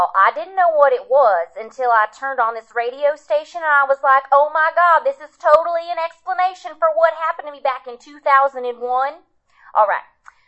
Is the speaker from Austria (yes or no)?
no; Georgia, United States; I'm from Georgia.